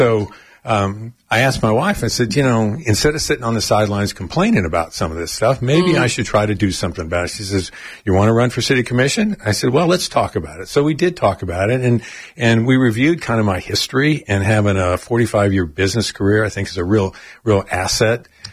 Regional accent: Dayton, Ohio, United States; I grew up in Dayton, Ohio, and was going to a little college in Northwest Georgia to play baseball

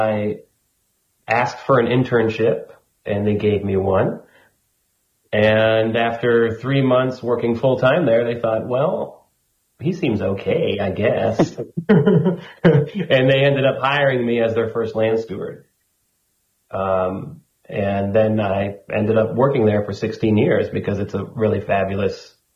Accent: Venice, Florida, United States; Yeah. I was born and raised in Venice. Went to school here, graduated from Pine View, went to college

